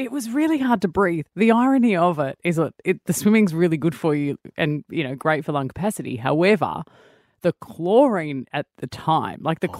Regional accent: Belmont, London, United Kingdom; We grew up in Belmont. And they would drive us to Maida Vale every Saturday morning

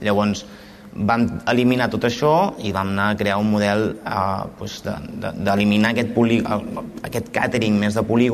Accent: Girona, Catalonia, Spain; nosaltres som originaris de Girona

